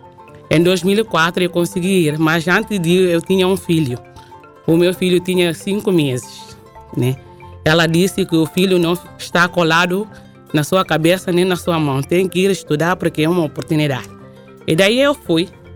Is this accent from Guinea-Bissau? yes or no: yes; Bissau, Guinea-Bissau; born there; also born or lived in Curitiba; nasci em Bissau em 79, sou licenciada em Psicologia no Brasil, no estado de Paraná, Curitiba.